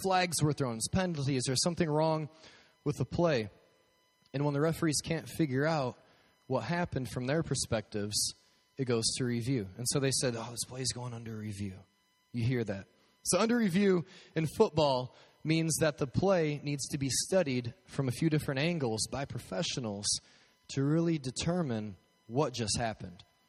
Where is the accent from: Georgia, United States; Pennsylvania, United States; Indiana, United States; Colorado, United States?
Colorado, United States; Because I'm from Colorado, and so the Broncos are my team.